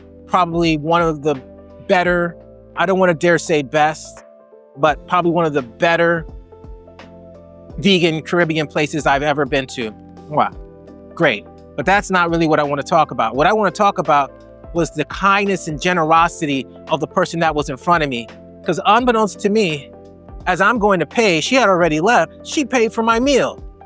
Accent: Florida, United States; now in Orlando, United States; my home base is Orlando at the moment. I'm originally from South Florida.

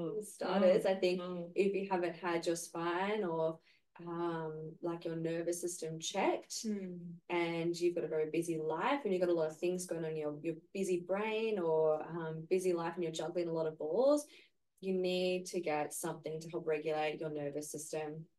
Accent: Perth, Western Australia, Australia; also born or lived in Sydney; I grew up in Perth.

